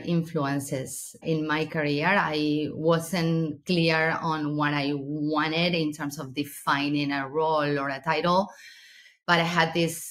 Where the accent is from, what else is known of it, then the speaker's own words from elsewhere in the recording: Argentina; I'm from Argentina.